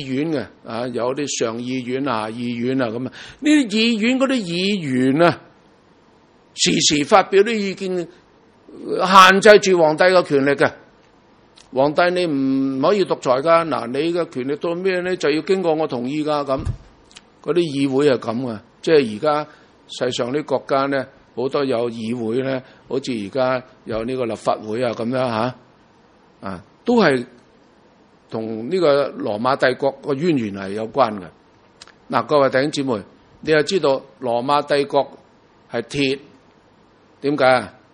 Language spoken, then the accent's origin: Cantonese; Guangdong, China; 我哋咧叫做廣東人啦，我哋係中國人啦